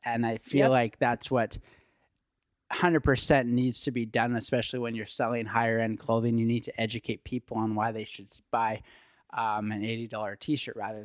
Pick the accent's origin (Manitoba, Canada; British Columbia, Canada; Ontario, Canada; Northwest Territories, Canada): British Columbia, Canada; Trail; hey, I'm from Trail BC, blah, blah, blah. I want to open up a clothing store. How would I get in contact with your Western Canadian sales rep?